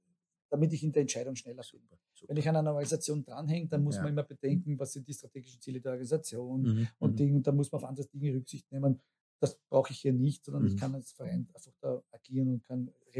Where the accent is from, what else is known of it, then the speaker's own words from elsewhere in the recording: Haringsee, Lower Austria, Austria; now in Orth an der Donau, Austria; 2 Jahre in Groß-Enzersdorf, dann waren wir 8 Jahre in Haringsee, in meiner Heimatgemeinde. Und jetzt sind wir seit 2 Jahren sind wir jetzt in Ort an der Donau